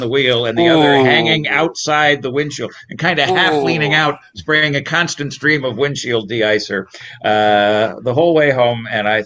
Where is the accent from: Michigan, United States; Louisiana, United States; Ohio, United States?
Ohio, United States; I grew up in Ohio, so it wasn't quite that bad.